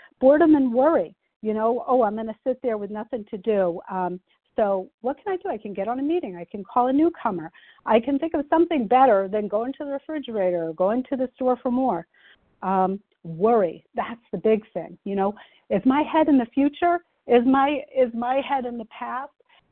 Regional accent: Massachusetts, United States; I'm from Massachusetts.

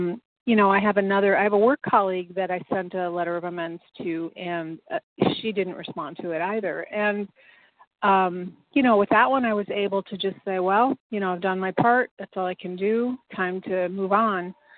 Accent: Chicago, Illinois, United States

